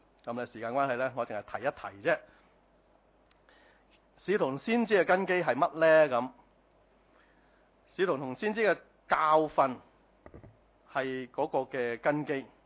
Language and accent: Cantonese; Hong Kong; 我哋香港人有香港人嘅文化表達咯